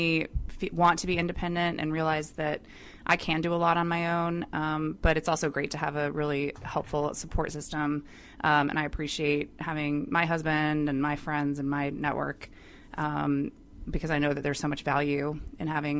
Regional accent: Niceville, Florida, United States; I am a military brat, but I grew up primarily in Northwest Florida in a small town called Niceville.

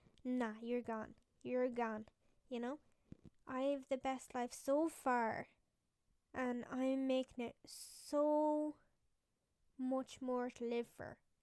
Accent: Ireland; I said, I'm from Ireland.

